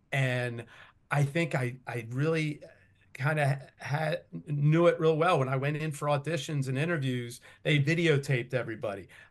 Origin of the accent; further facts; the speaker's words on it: Philadelphia, Pennsylvania, United States; I grew up in the Philadelphia area, grew up a huge Philadelphia sports fan